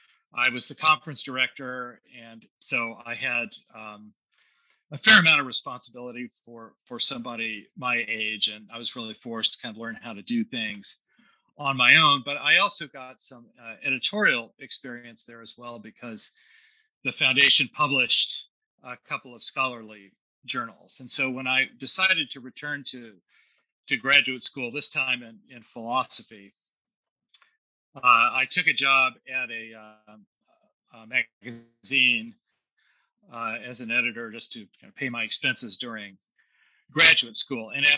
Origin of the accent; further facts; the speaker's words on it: Dallas, Texas, United States; And I loved growing up in Dallas and had a great relationship with my family